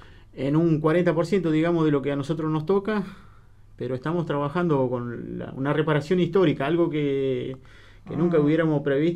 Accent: Aguada de Guerra, Río Negro, Argentina; Yo soy nacido y criado en Aguada de Guerra.

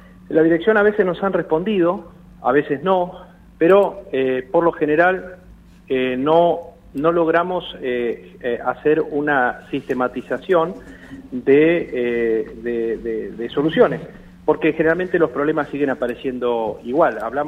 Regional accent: Comodoro Rivadavia, Chubut, Argentina; porque yo soy de Comodoro, entonces conozco esta ciudad, conozco su gente

